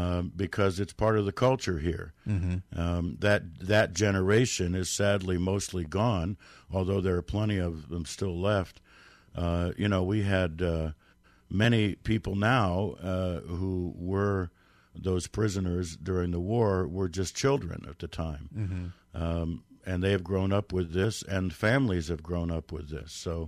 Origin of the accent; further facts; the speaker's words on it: Washington, D.C. area, United States; because I grew up in the Cold War right outside D.C.